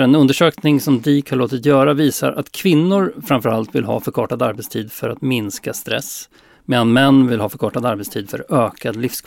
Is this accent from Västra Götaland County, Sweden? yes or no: no; Norrköping, Östergötland, Sweden; Alltså jag kommer ju från Norrköping.